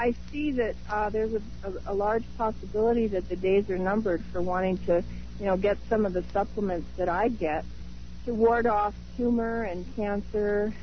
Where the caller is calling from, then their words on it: Post Falls, Idaho, United States; I'm calling from a little town called Post Falls, Idaho.